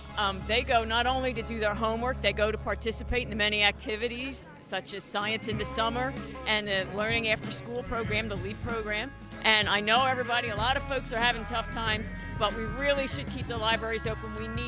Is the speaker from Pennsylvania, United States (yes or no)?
yes; Philadelphia, Pennsylvania, United States; I'm from Tyersdale.